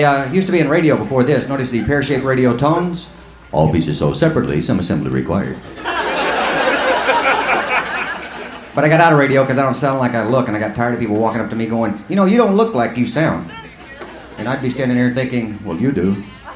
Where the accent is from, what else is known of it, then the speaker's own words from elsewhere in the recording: Lubbock, Texas, United States; That reminds me, that's like where I'm from. I'm from West Texas, Lubbock, Texas. You ever heard of that?